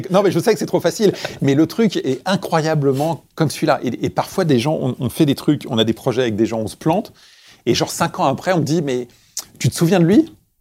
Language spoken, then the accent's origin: French; Créteil, Île-de-France, France; Je suis né à Créteil et j'ai grandi à Créteil.